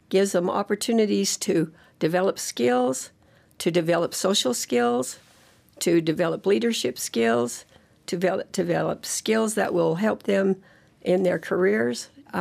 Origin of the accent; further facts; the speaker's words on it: Heber City, Utah, United States; I was born and raised in Heber. All my life, I've lived in rural Utah.